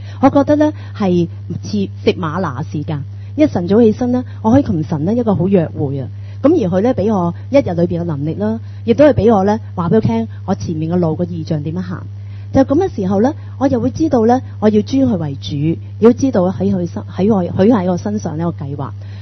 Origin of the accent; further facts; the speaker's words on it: China; 可能咧我哋中国人咧自有教导